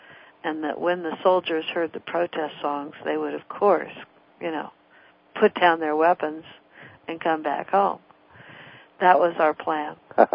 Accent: California, United States; And I grew up in Orange County with a number of other singer-songwriters

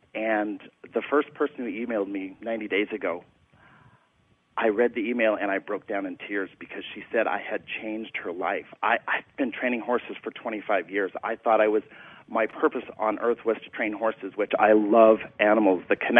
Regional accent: North Dakota, United States; I was sitting in the farmhouse in North Dakota. I grew up in North Dakota on a ranch

